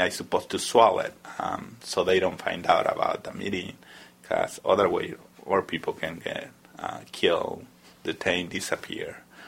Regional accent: El Salvador; now in United States; I'm from El Salvador. Been living in U.S. for 22 years, and I'm still undocumented and unafraid.

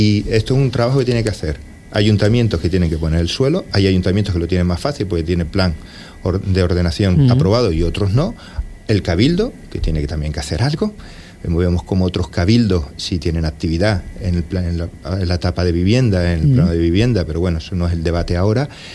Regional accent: Canary Islands, Spain; Yo hablo de Fuerteventura porque soy de Fuerteventura, somos diputados de Fuerteventura, claro.

